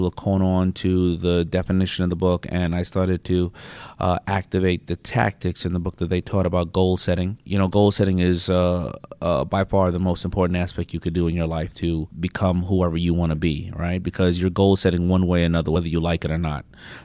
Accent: Queens, New York, United States; And once you're growing up in Hollis, Queens, I mean, listen, everybody's from Queens.

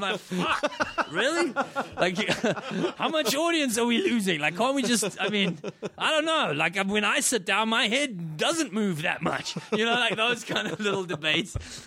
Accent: South Africa; I grew up in South Africa. It doesn't get cold there, you know.

